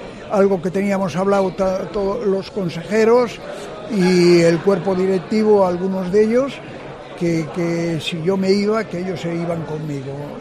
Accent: Vigo, Galicia, Spain; soy un vigués que añoraba mucho mi tierra cuando estaba por los mundos adelante, y ahora que la puedo disfrutar me voy a quedar aquí.

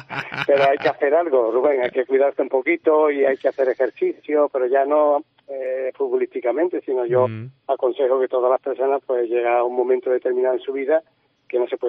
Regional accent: Cádiz, Andalusia, Spain

